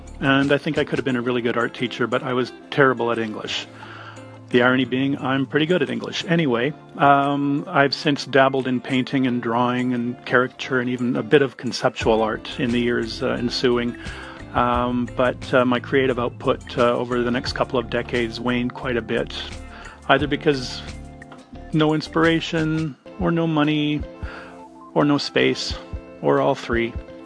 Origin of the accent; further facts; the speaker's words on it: Canada; I'm a Canadian, born and bred, and currently living on Vancouver Island.